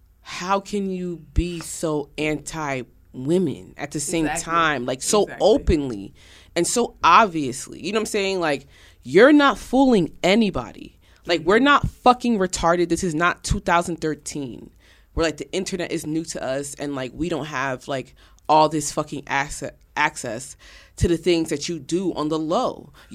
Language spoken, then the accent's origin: English; New York, United States; We're from the same state. We're both from New York.